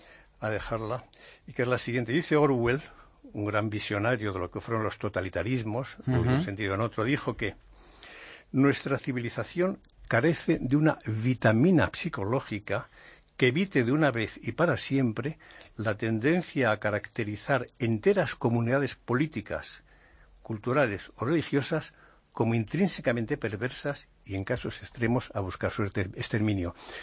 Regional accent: Béjar, Castile and León, Spain; o sea, de mi ciudad natal, de Béjar, no había allí, ¿no?

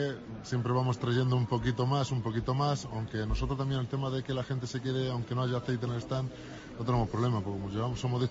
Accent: Jaén, Andalusia, Spain; yo soy de Jaén, que estoy asentado aquí

